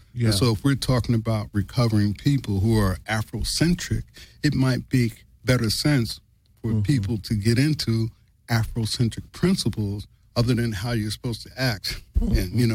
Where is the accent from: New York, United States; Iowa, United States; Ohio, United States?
New York, United States; But being that I'm a New Yorker and I grew up around the Muslims in New York